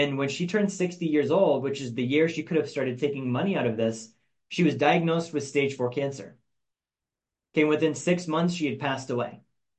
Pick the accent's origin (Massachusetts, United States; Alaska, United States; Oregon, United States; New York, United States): Alaska, United States; I grew up in Alaska.